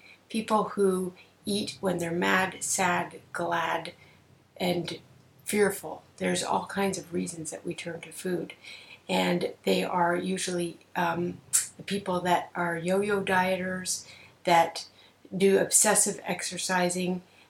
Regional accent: Canada; I'm a Canadian psychotherapist

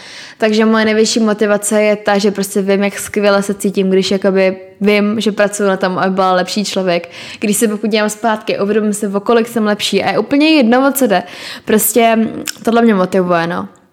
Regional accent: Český Krumlov, South Bohemian Region, Czechia; now in Prague, Czechia; jako já sice teda pocházím z Českého Krumlova, kde to není moc lepší

